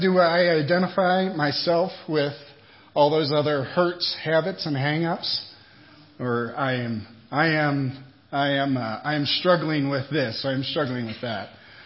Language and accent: English; Ohio, United States; accent: Ohio; So my Ohio accent, maybe I'll just keep it nice and even-tempered and everything.